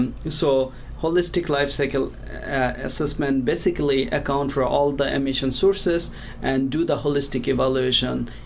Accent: Bangladesh; English is a second language; moved away as an adult; I did my undergrad back home in Bangladesh. So I'm originally from Bangladesh, and I grew up in a crop livestock integrated farms.

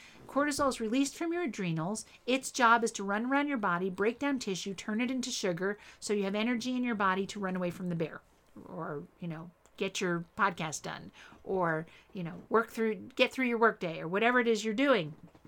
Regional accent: East Windsor, New Jersey, United States; hawthorn is special to me because I grew up on Hawthorn Lane in East Windsor, New Jersey.

